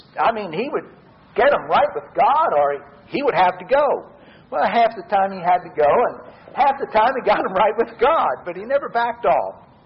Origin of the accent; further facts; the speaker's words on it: Pennsylvania, United States; Years ago, as a child, I grew up in Pennsylvania, central Pennsylvania, right there in York County, the county that just sat on the Mason and Dixon line there on the border, dividing the north from the south.